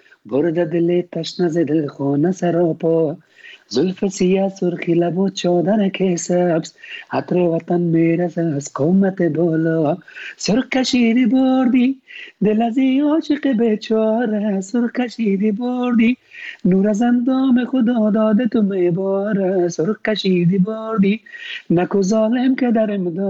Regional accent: Afghanistan; ما مسلمان هستیم، ما افغان هستیم

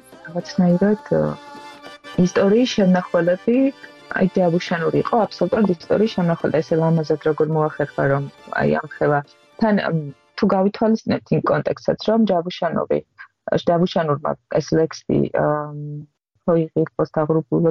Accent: Mtskheta-Mtianeti, Georgia; ბუნებრივი ხევსური ვარ და ვიცოდი, რომ ჟანზე ანდრეზები არსებობდა

